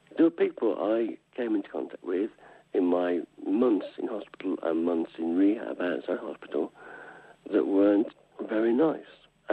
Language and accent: English; England, United Kingdom; I'm English, that's what we do.